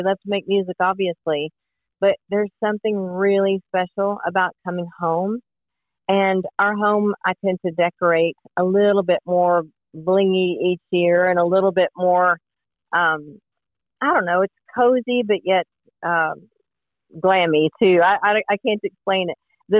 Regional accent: Oklahoma, United States; I'm from Oklahoma originally. And although I love Oklahoma, clearly most of my time has been spent here.

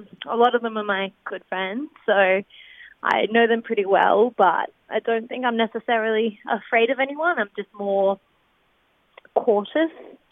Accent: Cairns, Queensland, Australia; Queensland, Cairns.

